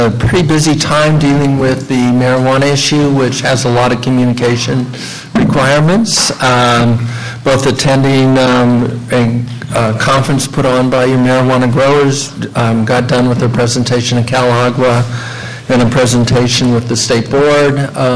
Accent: McKinleyville, California, United States; from McKinleyville.

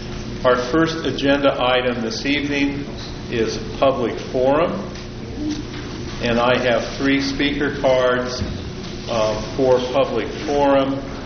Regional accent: Bishop, California, United States; I'm from Bishop, and I am the chair.

